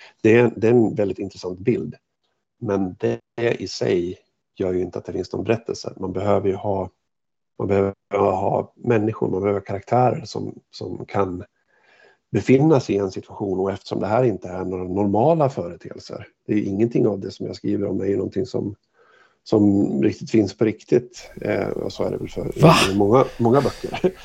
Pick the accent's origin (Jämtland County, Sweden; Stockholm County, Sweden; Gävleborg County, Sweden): Gävleborg County, Sweden; Hofors; Det kommer sig av att jag var hemma i Hofors och besökte mina föräldrar.